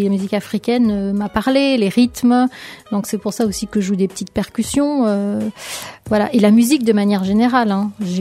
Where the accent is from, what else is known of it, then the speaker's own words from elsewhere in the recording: Nouvelle-Aquitaine, France; qui fait référence à ma région d'origine, mon département d'origine, qui est la Charente-Maritime